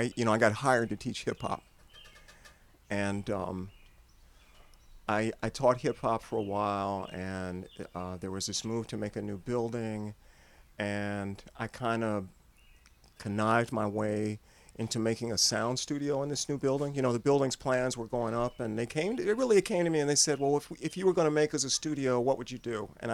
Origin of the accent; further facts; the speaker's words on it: Ohio, United States; I'm from Ohio.